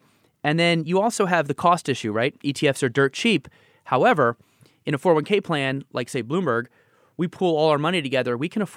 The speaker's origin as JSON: {"language": "English", "region": "Texas", "country": "United States", "tie": "born or raised there", "said": "I grew up in Texas, but I never went."}